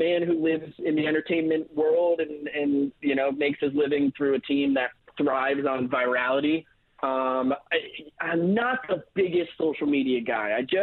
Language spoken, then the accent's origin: English; New York, United States; I say down in because I'm a New Yorker at heart, so it feels like it's down